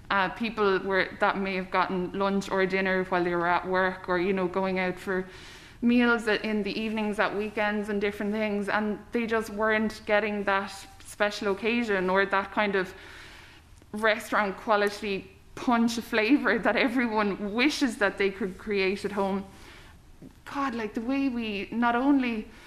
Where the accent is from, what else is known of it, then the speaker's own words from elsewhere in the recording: Clonmel, Munster, Ireland; So my first home in Clonmel was King Street Flats